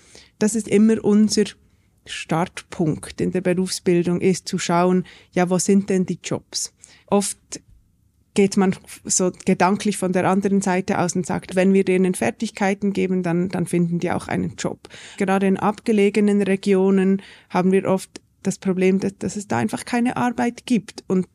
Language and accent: German; Switzerland; bei uns in der Schweiz ist es ja genau umgekehrt.